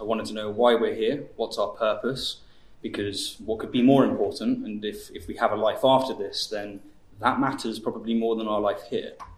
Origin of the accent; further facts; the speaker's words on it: South East England, United Kingdom; I come from the Isle of Wight, so I've got many fingers.